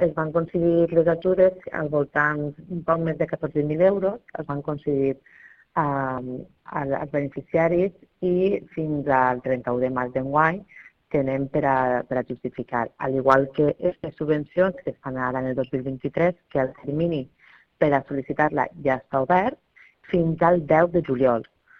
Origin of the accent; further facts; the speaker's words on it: Teulada, Valencian Community, Spain; Què vas a dir-te jo del meu poble?